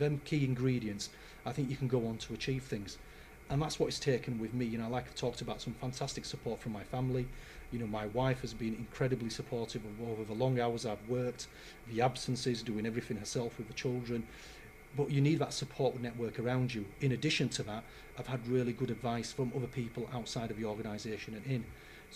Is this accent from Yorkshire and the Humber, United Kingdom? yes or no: yes; Bradford, Yorkshire and the Humber, United Kingdom; when I grew up in Bradford, the community that I was brought up in was actually very diverse.